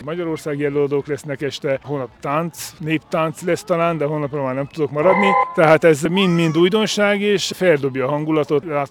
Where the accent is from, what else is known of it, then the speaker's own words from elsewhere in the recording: Sâncrăieni, Harghita, Romania; Nekünk székelyföldieknek ez egy kuriózum, hisz otthon Csíkszentkirályon nincsen ilyen probléma, hogy ki, hol, kivel beszél románul, mert ott mindenki magyarul beszél mindenkivel